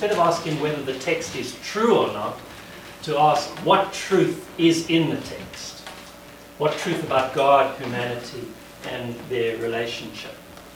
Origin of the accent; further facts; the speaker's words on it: South Africa; I'm from South Africa